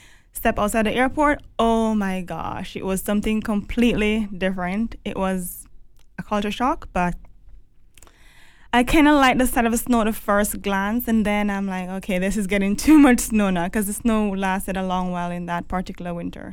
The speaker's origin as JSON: {"language": "English", "region": "Westmoreland", "country": "Jamaica", "lives_now": "Canada", "said": "Okay, so I'm originally from Jamaica. I came from Westmoreland, which is a small town in the west side of, we're close to Negril in Jamaica, beautiful beaches, I must add. I came here originally for studies."}